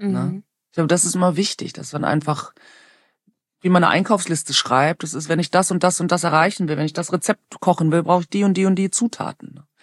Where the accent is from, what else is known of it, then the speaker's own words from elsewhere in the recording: Germany; ich halb schwarz bin, würde ich mal sagen. Ne? Weil ich bin halt in Deutschland aufgewachsen. Ich bin aber, mein Vater ist aus Kamerun. Ich bin halt eine Deutsche mit sichtbarem Migrationshintergrund.